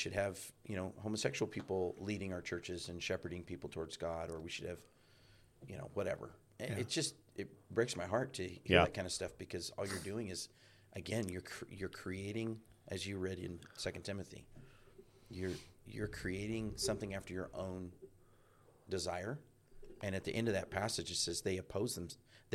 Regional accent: Texas, United States; Well, I mean, you guys know I grew up in Texas, and that's the, what do they call it, the buckle of the Bible Belt.

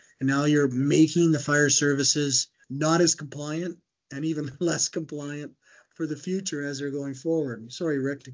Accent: Canada; I'm a Canadian. I'm on board with some of that stuff as well.

